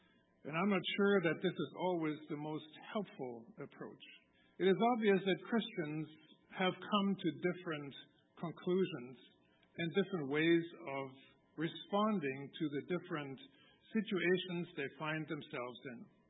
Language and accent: English; Germany; As many of you know, I grew up in Germany, and I actually witnessed the wall coming down.